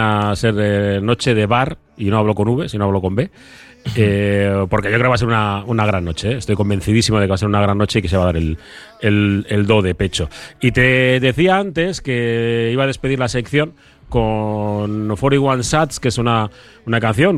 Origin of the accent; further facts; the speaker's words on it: Bilbao, Basque Country, Spain; los de Bermeo ya sabemos cómo somos, pero que. Y soy de Santucho, ¿eh?